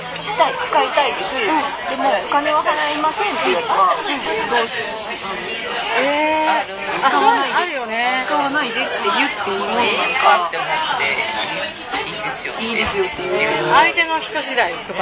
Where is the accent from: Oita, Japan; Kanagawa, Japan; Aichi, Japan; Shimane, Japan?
Aichi, Japan; Nagoya; でなんか地元の名古屋なんですけど